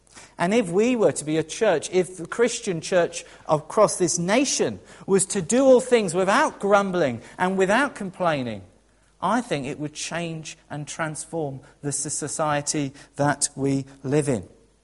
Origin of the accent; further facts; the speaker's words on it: United Kingdom; we as British do like to moan.